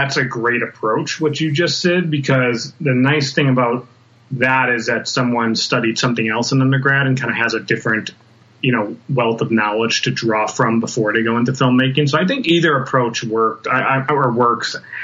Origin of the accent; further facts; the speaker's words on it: Chicago, Illinois, United States; Well, I grew up in the Chicago area